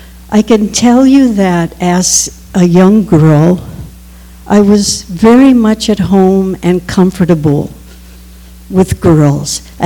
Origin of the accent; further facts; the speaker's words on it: Los Angeles, California, United States; I grew up in East Los Angeles, and there I began over half a century in the Catholic Church.